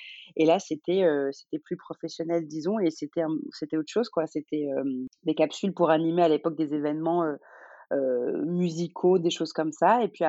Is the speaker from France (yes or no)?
no; Algeria; parce que je suis algérienne et j'ai des amis algériens